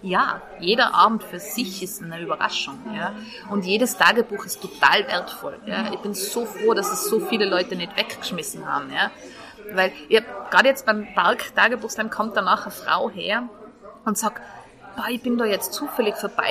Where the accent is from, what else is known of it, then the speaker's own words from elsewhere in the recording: Tyrol, Austria; und ich komme aus Tirol